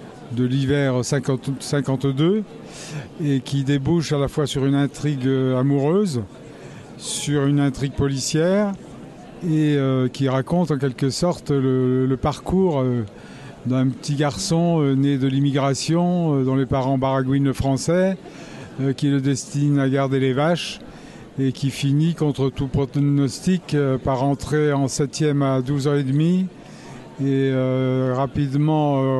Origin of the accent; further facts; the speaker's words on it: Bourgogne-Franche-Comté, France; donc je suis bourguignon depuis toujours. Je suis né en Côte d'Or. J'ai mené une carrière de proviseur qui m'a valu de me déplacer dans les 4 départements.